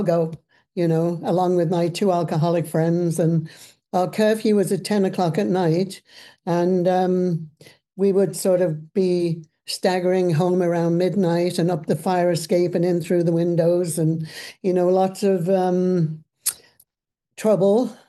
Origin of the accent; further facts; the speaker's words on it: Liverpool, North West England, United Kingdom; I'm born and raised in England, in Liverpool, where drinking was a way of life.